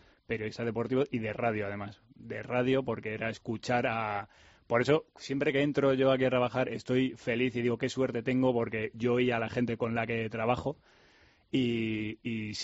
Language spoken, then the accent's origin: Spanish; Barcelona, Catalonia, Spain; now in Madrid, Spain; Soy de Barcelona, nacido en Barcelona, aunque llevo viviendo en Madrid 30 años, pero soy uno de los pocos del Barça en la redacción.